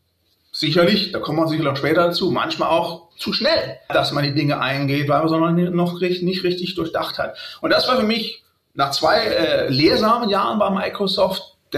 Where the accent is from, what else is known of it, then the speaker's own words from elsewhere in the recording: Germany; dass ich mir eigentlich als Deutscher beleidigt fühlen könnte